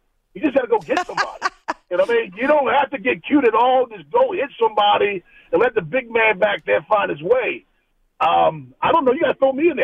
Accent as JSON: {"language": "English", "town": "Baltimore", "region": "Maryland", "country": "United States", "tie": "born or raised there", "also_born_or_lived": "South Carolina", "said": "I grew up in Baltimore, but I spent 7 years in South Carolina."}